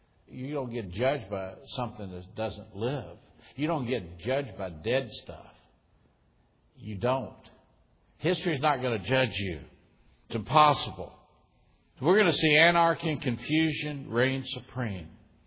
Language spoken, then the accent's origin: English; Kentucky, United States; I shouldn't say this, but I saw it even in my home state of Kentucky.